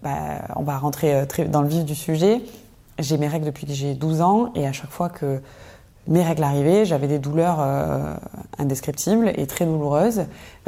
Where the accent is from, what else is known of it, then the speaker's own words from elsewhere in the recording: Marseille, Provence-Alpes-Côte d'Azur, France; moved away as an adult; moi, je suis née à Marseille et j'ai grandi à Marseille. J'ai quitté la ville phocéenne à mes 19 ans pour rejoindre la capitale dans laquelle j'ai vécu presque 14 ans pour finalement redescendre dans le sud et habiter dans un petit village qui s'appelle Carré-le-Rouet